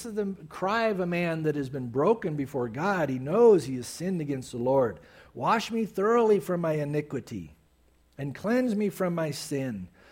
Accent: San Diego, California, United States; That was my lifestyle growing up in San Diego before I got saved.

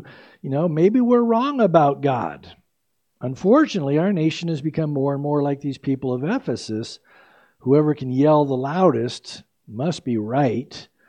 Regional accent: San Diego, California, United States; when I was a kid growing up in San Diego

